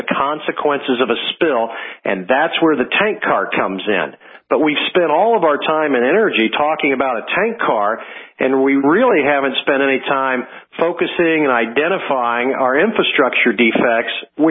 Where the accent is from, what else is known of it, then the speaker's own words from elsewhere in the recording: Midwest, United States; And, I don't know, I'm from the Midwest.